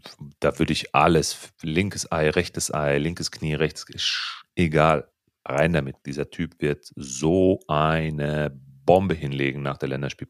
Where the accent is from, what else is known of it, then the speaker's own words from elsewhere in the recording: Italy; ich bin ja Italiener